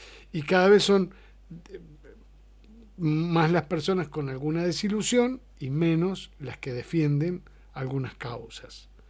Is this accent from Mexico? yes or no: no; Argentina; otras que nos han tocado vivir como argentinos en otros tiempos